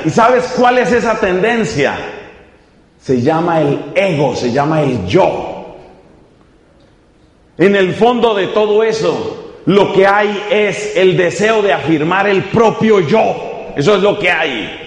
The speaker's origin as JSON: {"language": "Spanish", "country": "Colombia", "said": "¿qué tal si tú no te encierras en que eres irlandés y yo no me encierro en que soy colombiano?"}